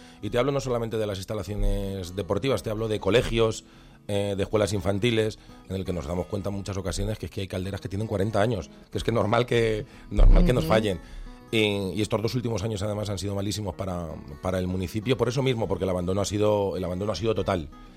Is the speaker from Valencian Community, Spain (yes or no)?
no; Valdemoro, Community of Madrid, Spain; que es en recuperar mi pueblo, en recuperar Valdemoro.